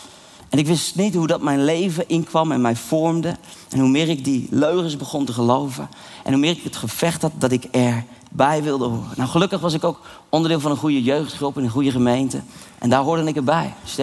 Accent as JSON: {"language": "Dutch", "town": "The Hague", "region": "South Holland", "country": "Netherlands", "tie": "born or raised there", "said": "Ik groeide op in Den Haag in een omgeving waar heel veel nood in de wereld was, veel ellende."}